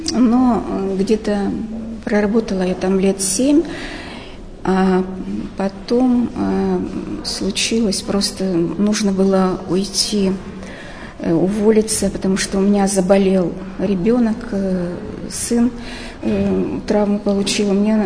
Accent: Revda, Sverdlovsk Oblast, Russia; born there; Родилась я в городе Ревде, Свердловской области, в семье учителей. Папа у меня был математик, мама – учитель по труду. Вот, мы уехали из Ревды, где-то мне было в 10 лет.

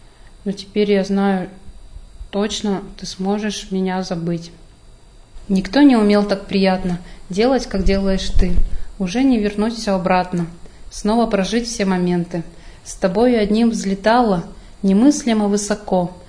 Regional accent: Yekaterinburg, Sverdlovsk Oblast, Russia; Да, мы вместе из Екатеринбурга, да.

